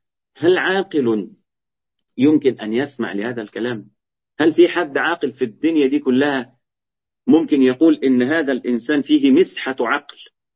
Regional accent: Egypt; الجلة ديت عندنا في مصر بيبقى قرص كده

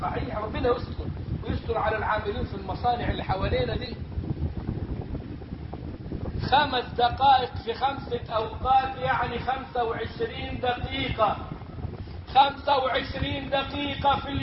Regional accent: Egypt

